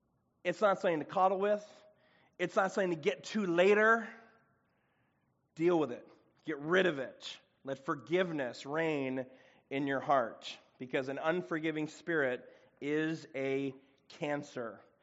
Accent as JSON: {"language": "English", "town": "Chicago", "region": "Illinois", "country": "United States", "said": "I'm from Chicago, so I'm a city boy."}